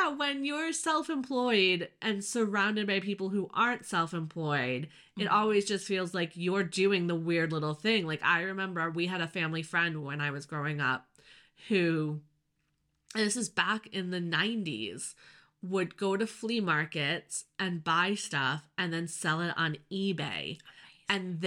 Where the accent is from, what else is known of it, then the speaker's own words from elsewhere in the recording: United States; but I grew up in the States.